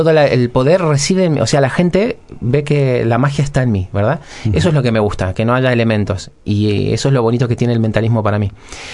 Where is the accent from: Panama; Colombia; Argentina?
Argentina; Mar del Plata, Buenos Aires Province; now in Barcelona, Spain; Sí, soy argentino.